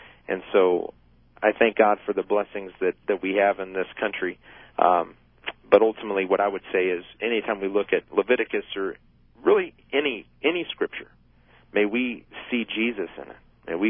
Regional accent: United States; Now, as a American citizen and as a person who has a voice and has a vote, you know, I definitely have my opinions.

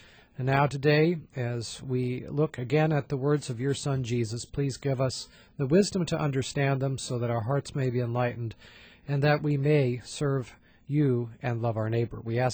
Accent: California, United States; I grew up in West Coast, California.

